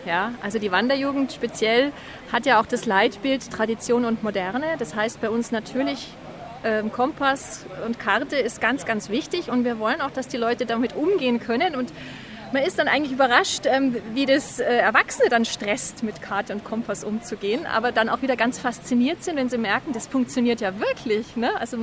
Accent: Munich, Bavaria, Germany; Ich bin selber Münchnerin

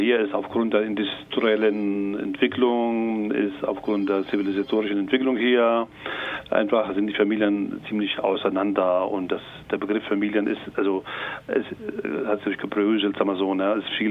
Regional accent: Palestine; now in Germany; Ich komme aus Palästina.

